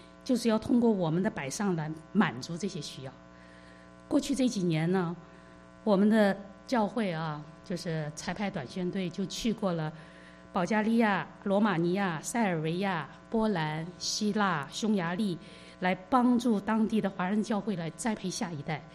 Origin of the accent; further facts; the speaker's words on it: China; 把福音传给我们中国人